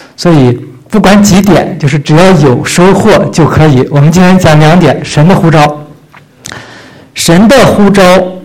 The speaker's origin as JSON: {"language": "Chinese", "region": "Inner Mongolia", "country": "China", "tie": "born or raised there", "said": "就相当于说从那个京城跑到那个原来我们老家内蒙古那个草原里边去了放羊，一放就40年。"}